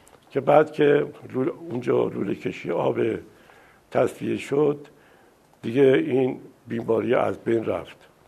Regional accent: Shiraz, Fars, Iran; also born or lived in Tehran; من سال 1315 تو شیراز متولد شدم. دوران دبستان دبیرستانم توی شیراز بود و بعد برای دانشکده هنرهای زیبا اومدم تهران

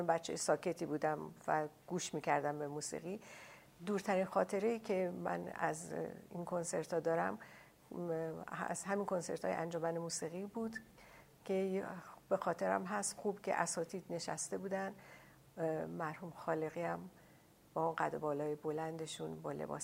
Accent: Tehran, Tehran Province, Iran; born there; متولد 1317، اول دی 1317 در شهر تهران هستم. در خانواده‌ای که به دنیا آمدم به نوعی اهل موسیقی بودن

